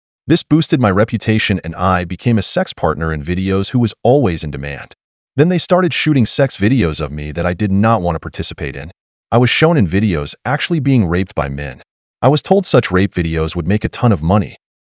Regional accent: California, United States; I was well known while I played high school baseball in my hometown in California.

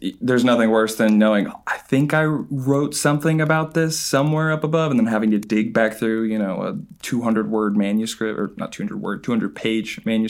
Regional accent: Knoxville, Tennessee, United States; And so I'm from Knoxville, Tennessee, and it's one of those crazy stories that shouldn't have worked, but it did.

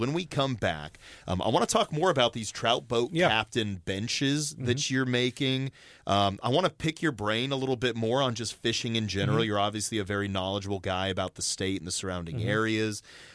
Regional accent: Boise, Idaho, United States; But I was born in Boise, Idaho.

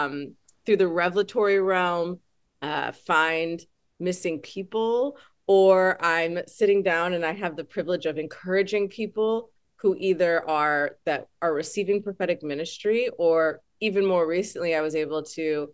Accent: United States; And I remember I'm American.

